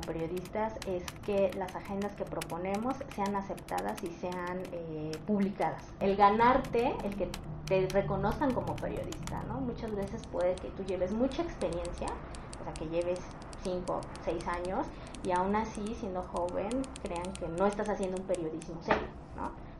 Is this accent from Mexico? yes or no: yes; Mexico City, Mexico; soy de la Ciudad de México